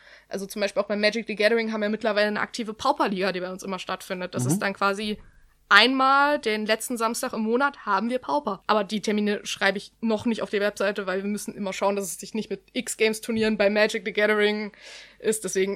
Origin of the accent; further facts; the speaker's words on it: Zwickau, Saxony, Germany; now in Chemnitz, Germany; Die Zwickauer Karten-Community, dort wo ich ursprünglich herkomme, ist auch mit vertreten.